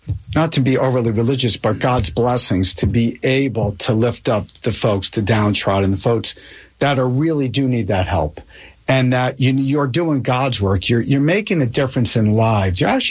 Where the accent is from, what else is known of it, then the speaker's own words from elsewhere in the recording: Springfield, United States; You know, I grew up in Springfield. I knew my neighbors.